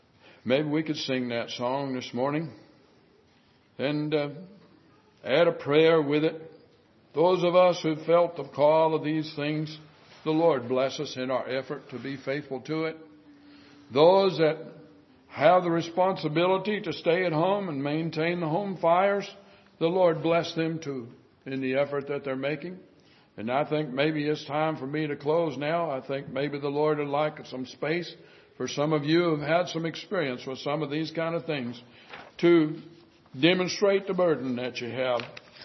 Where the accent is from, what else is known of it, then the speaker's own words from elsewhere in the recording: United States; I'm glad I'm an American. I appreciate the freedoms that we have.